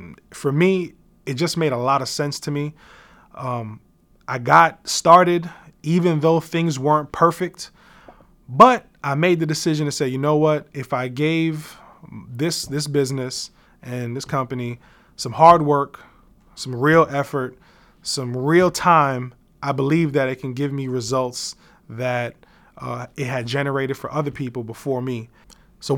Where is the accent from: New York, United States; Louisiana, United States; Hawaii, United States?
New York, United States; Brooklyn; I'm from Brooklyn, New York.